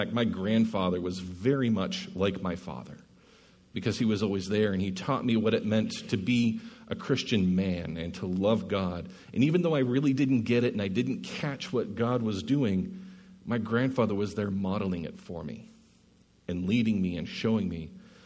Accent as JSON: {"language": "English", "region": "Maine", "country": "United States", "tie": "born or raised there", "said": "I was born in Maine. How many of you know where Maine is?"}